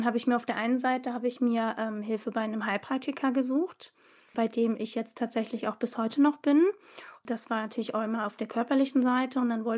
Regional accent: Westerwald, Germany; born there; now in Mecklenburg-Vorpommern, Germany; ich bin 34 Jahre alt, komme gebürtig aus dem Westerwald, wohne jetzt im schönen Mecklenburg-Vorpommern

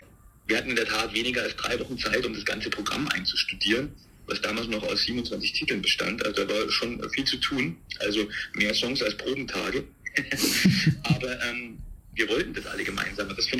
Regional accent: Germany; unter anderem als Kaiser Franz Josef, was als Piefke auch eine ganz schöne Herausforderung und auch Ehre war.

